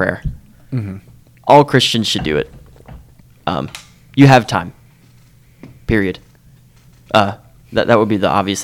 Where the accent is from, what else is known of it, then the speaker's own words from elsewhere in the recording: the South, United States; Like, we're from the South. We love the South.